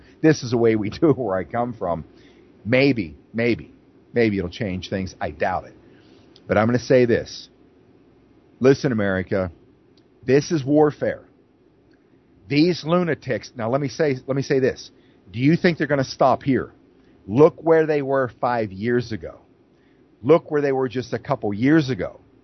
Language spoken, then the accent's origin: English; Phillipsburg, Pennsylvania, United States; Thanks for all the support from my hometown, home base, Phillipsburg, Osceola